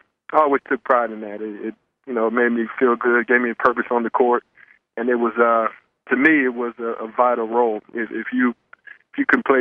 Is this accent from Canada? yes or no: no; Sacramento, California, United States; I'm from Sacramento. My mom and my dad and my family, all my friends got a chance to come see me play.